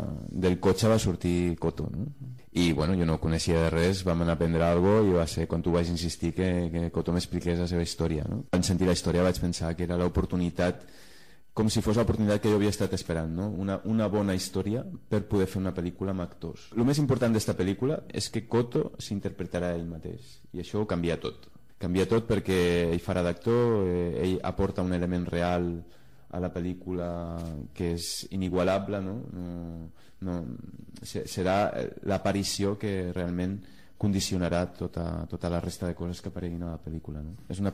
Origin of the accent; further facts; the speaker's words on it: Girona, Catalonia, Spain; jo estava a Girona perquè jo sóc de Girona, estava a casa dels meus pares